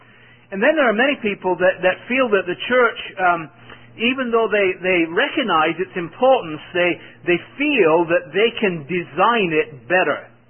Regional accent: England, United Kingdom; born there; But as an Englishman, by birth

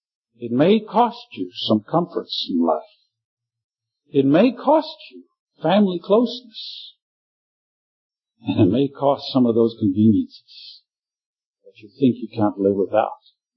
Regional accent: Johannesburg, Gauteng, South Africa; I'm from South Africa, Johannesburg.

